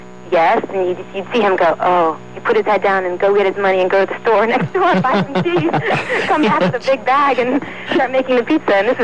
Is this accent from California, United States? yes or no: no; Maryland, United States; A pizza, and I'm from Maryland, so I was like, let me see what this is all about.